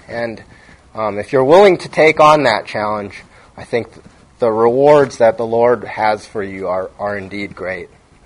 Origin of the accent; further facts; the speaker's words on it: Seattle, Washington, United States; I grew up in Seattle, so we went to the Kingdom a lot to watch a lot of Mariner games.